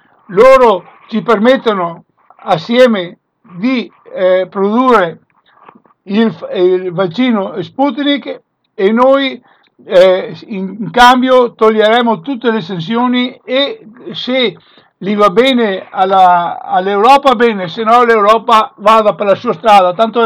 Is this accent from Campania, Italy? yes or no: no; Veneto, Italy; abbiamo la forza, la capacità e l'organizzazione come veneti di fare questo salto di qualità